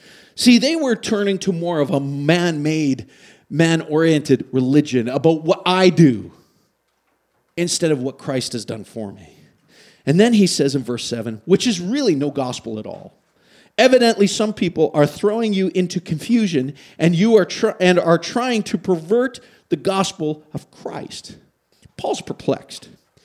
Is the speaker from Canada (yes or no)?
yes; Canada; sorry, I'm Canadian, I don't know nothing.